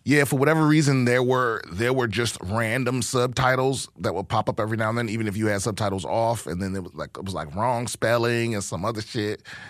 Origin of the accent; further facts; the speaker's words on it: Ireland; I grew up in Ireland living in a household that was overcrowded with undiscovered comedians